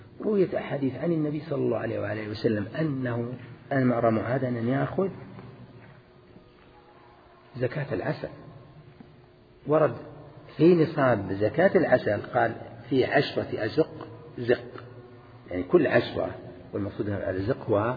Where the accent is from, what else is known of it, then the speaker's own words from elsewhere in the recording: Al-Qassim, Saudi Arabia; على اختلاف أنواع التمر المشهور عندنا في القصيم